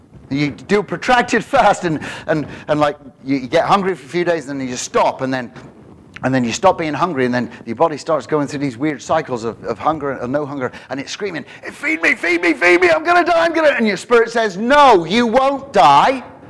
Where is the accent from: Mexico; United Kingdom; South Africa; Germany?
United Kingdom; Because as a British person, I read that, duh.